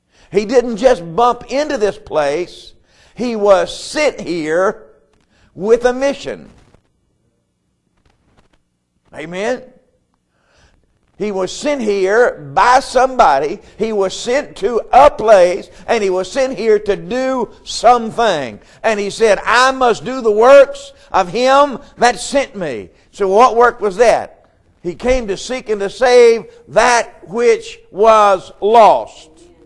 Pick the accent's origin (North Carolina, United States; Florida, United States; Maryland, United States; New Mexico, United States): North Carolina, United States; Marion; Now, you can talk about where you're from if you want to. I'm from Marion, North Carolina.